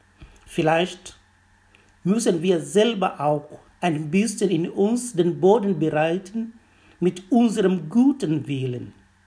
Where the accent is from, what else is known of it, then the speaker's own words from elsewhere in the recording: Kilimanjaro, Tanzania; Ich bin in einem Dorf am Fuß des Kilimanjaros geboren und aufgewachsen.